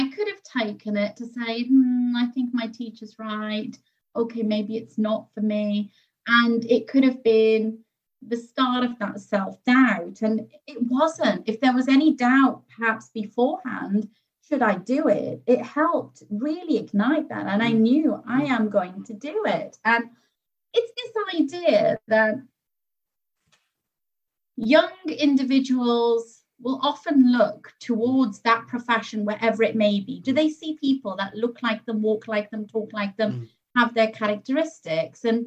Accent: Wrexham, Wales, United Kingdom; also born or lived in Huddersfield; So my parents are of Pakistani origin. I was born in Huddersfield in West Yorkshire at the age of two. I was when we moved to North Wales in Wrexham. So that's where I grew up.

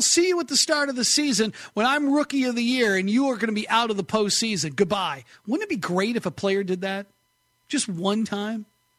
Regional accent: New England, United States; I grew up in New England

